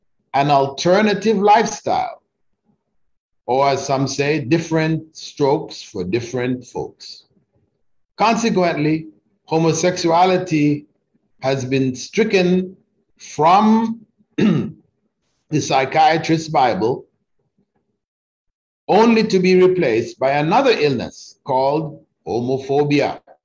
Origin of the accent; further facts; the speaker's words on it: Canada; I grew up in Canada. When I was in high school, it was banned.